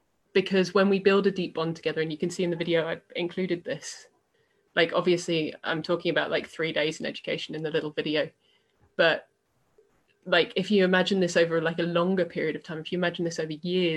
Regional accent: Bristol, South West England, United Kingdom; relationships that I built in the anarchist community in my hometown in Bristol

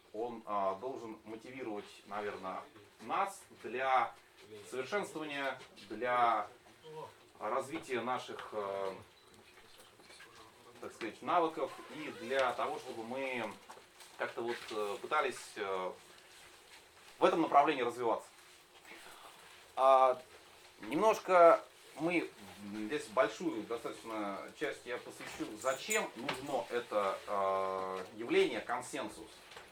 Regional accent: Nizhny Novgorod, Nizhny Novgorod Oblast, Russia; Я из Нижнего Новгорода.

